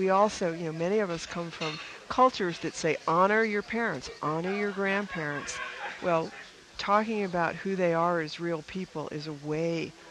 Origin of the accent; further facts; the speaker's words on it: New England, United States; I mean, you and I grew up in New England, where I'm not even sure how people made it with all that plaid and polar fleece.